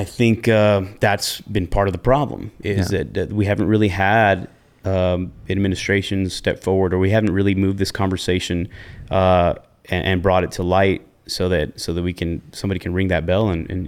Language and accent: English; New Mexico, United States; I'm from New Mexico originally.